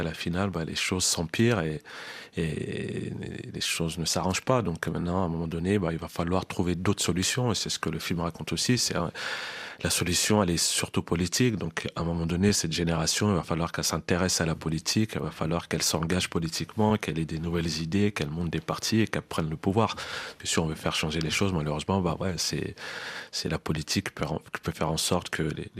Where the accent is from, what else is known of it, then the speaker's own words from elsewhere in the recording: France; on reste Français. Enfin, je vais dire, on est des Français avant tout